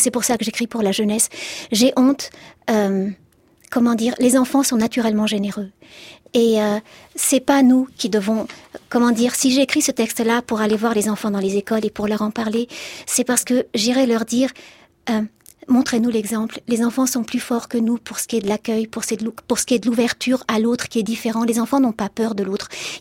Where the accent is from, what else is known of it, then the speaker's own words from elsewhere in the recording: Lebanon; moved away; Alors moi, j'ai passé mon enfance au Liban et j'ai vécu 2 ans de guerre